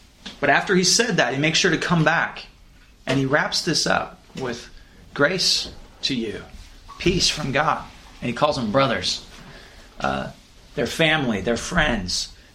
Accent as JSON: {"language": "English", "town": "Missoula", "region": "Montana", "country": "United States", "said": "I'm from Missoula, Montana. It's sort of like a hippie town."}